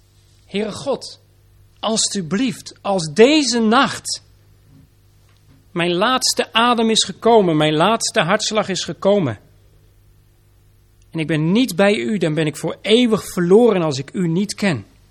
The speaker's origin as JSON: {"language": "Dutch", "town": "Vlissingen", "region": "Zeeland", "country": "Netherlands", "said": "Ik kom zelf uit Zeeland, uit Vlissingen, ik weet wat de zee doet."}